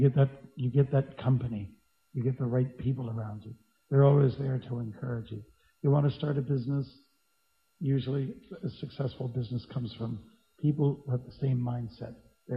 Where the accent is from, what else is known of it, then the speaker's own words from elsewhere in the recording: Ontario, Canada; I can remember as a kid, I'm from Southern Ontario, and they have a lot of electric storms there.